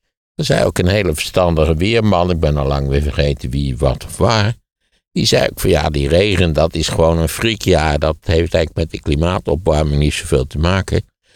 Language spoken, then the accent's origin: Dutch; Wageningen, Gelderland, Netherlands; Ja, ik ben in Wageningen opgegroeid